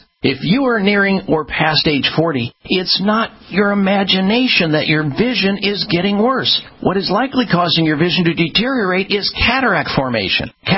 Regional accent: Midwest, United States; and I was told this growing up in the Midwest

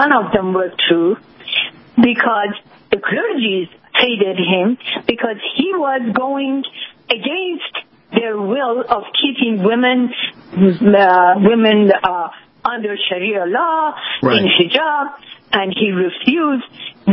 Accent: United States; I mean, us mean America, because I am American. I'm really a patriotic American, and I'm proud to be an American.

